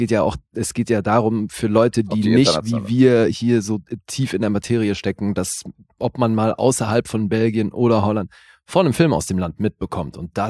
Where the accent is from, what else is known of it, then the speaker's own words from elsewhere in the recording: Switzerland; Ich bin Schweizer, nicht vergessen.